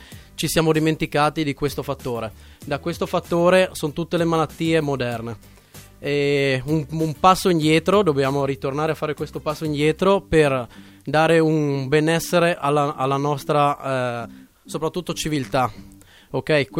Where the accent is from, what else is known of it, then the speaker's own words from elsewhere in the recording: Verzegnis, Friuli-Venezia Giulia, Italy; che io sono di Verzegnis, un bellissimo ricordo